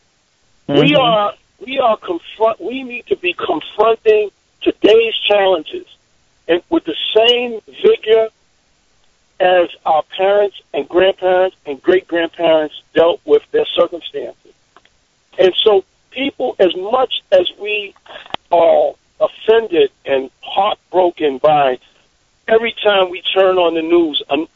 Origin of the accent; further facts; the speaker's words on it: Harlem, New York, United States; I'm a kid from Harlem.